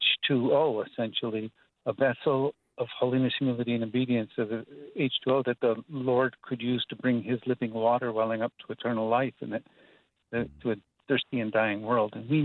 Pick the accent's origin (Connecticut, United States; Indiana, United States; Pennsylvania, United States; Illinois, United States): Connecticut, United States; I'm from Connecticut.